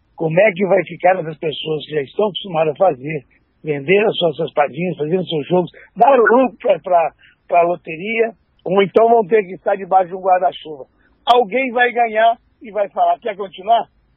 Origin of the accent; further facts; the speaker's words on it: Minas Gerais, Brazil; Sou de Minas Gerais, né?